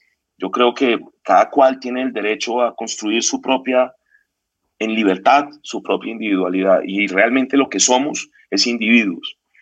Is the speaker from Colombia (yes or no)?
yes; Bogotá, Colombia; eran unos chinos jóvenes de Bogotá. Nos lanzamos y salimos elegidos. Yo salí elegido a edil de Suba.